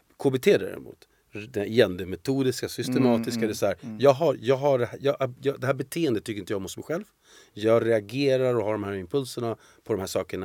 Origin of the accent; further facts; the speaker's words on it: Argentina; Swedish is a second language; Och jag har full respekt för jag är argentinare.